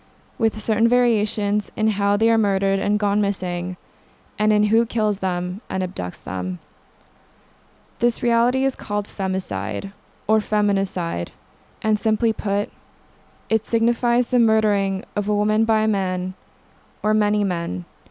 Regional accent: Canada; They've also been taking place here in our backyard, in my home country in Canada, for decades now.

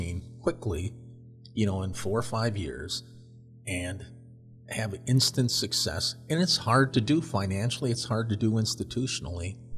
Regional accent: Wisconsin, United States; I grew up in Wisconsin in 1977.

